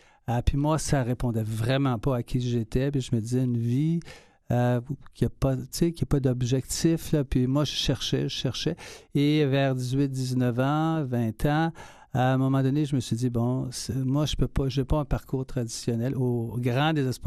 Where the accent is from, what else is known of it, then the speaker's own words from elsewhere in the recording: Laval, Quebec, Canada; also born or lived in Montreal; je suis Montréalais de naissance. Je suis mm-hmm. né dans le quartier Hochelaga-Maisonneuve. J'ai grandi ensuite à Laval, à Saint-Mé-Sainte-Paul. Je suis le deuxième d'une famille de quatre enfants. Père ouvrier, une enfance très heureuse.